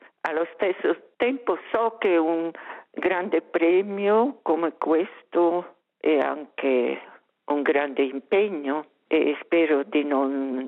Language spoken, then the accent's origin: Italian; Graubünden, Switzerland; first language rm; Italian is a second language; Ma il romancio è la mia lingua madre. In famiglia abbiamo sempre parlato solo il romancio. La scuola dove sono cresciuta era quella volta un piccolo villaggio dove si parlava solo il romancio. Così sono cresciuta proprio romancia.